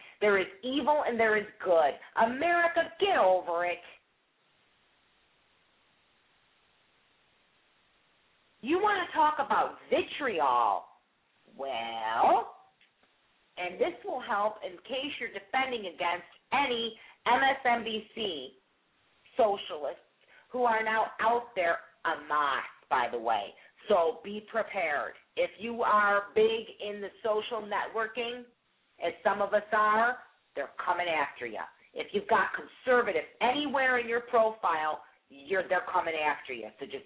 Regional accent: United Kingdom; But I'm very British with my emotions.

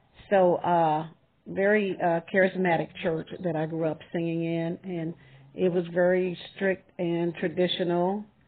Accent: Arkansas, United States; I was born and raised in Arkansas. Grew up singing, well, actually in my teenage years, singing in a Pentecostal church in Arkansas.

